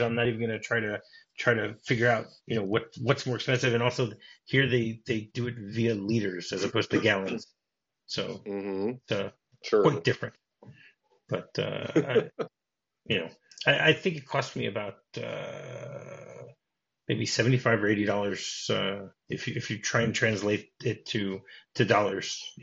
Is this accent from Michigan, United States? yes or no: yes; Detroit, Michigan, United States; now in Israel; So, no, because I mean, I grew up in Detroit and I remember, you know, that there would be two gas stations across the street from each other that would have different prices.